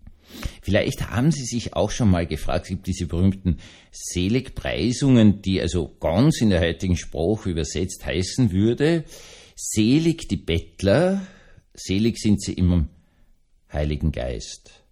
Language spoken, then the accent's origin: German; Austria; also ich bin Österreicher, ich bin professionell im Jammern. Das ist eine österreichische Kunst, gerade ostösterreichische Kunst.